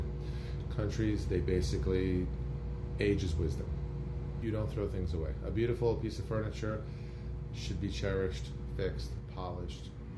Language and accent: English; New York City, New York, United States; I grew up that way on the Lower East Side in New York City.